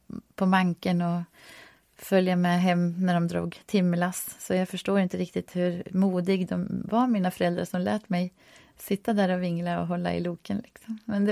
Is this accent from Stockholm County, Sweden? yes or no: no; Gävleborg County, Sweden; born there; precis som vår gård heter, så jag är född här i Hälsingland. På gården och jag är nu 51 år.